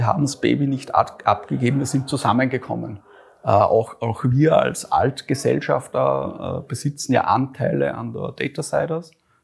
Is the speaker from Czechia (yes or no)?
no; Salzburg, Austria; born there; Ich komme gebürtig aus Salzburg.